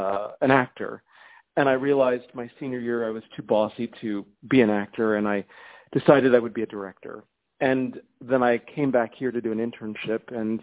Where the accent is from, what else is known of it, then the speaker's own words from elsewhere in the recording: Potomac, Maryland, United States; because I'm from Potomac, Maryland, I grew up 15 minutes away from it